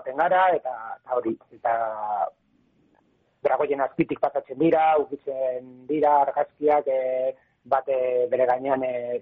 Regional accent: Rubena, Castile and León, Spain; Egin genuen Burgozen herri txiki batean, bueno, nire herrian, Rubenan, herri txikia da, 200 biztanle deko

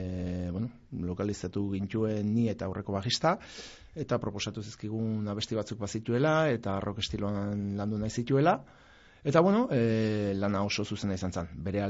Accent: Basque Country, Spain; Gipuzkoan gehien bat, Gipuzkoa gara.

